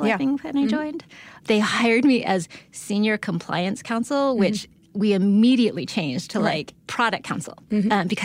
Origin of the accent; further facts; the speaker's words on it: San Diego, California, United States; No, I'm from San Diego